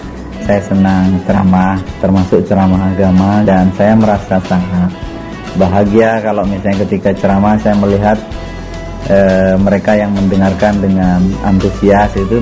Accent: Sumenep, East Java, Indonesia; born there; saya dilahirkan di Sumenep, Kabupaten paling timur di ujung Pulau Madura, tanggal 18 Januari tahun 1954.

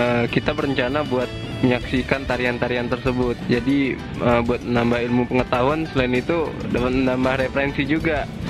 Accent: Kalimantan, Indonesia; Walaupun kita dari Kalimantan ya.

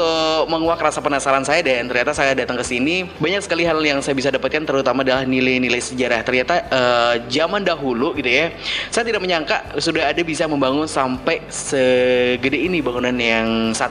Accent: Surakarta, Central Java, Indonesia; saya kan berasal dari Solo

